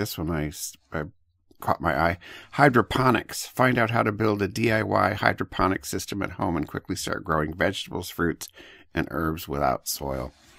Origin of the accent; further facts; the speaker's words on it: Elkhart, Indiana, United States; Yeah, Elkhart, Indiana, South Bend, it's right across the lake.